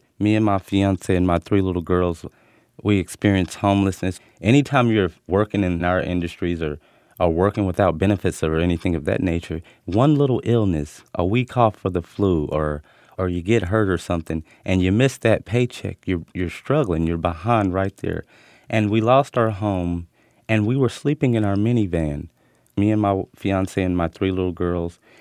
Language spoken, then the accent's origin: English; South Carolina, United States; now in Kansas City, United States; I'm in Kansas City, Missouri. I'm from South Carolina, and that's where my mom lives at now.